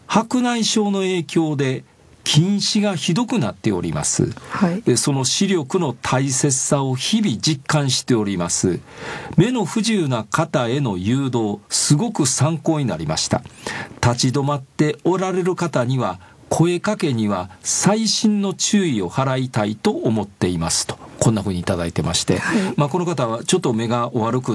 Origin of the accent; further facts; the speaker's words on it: Osaka, Japan; 私なんか大阪生まれの大阪育ちなんで、そのふるさとと言われるところがないんで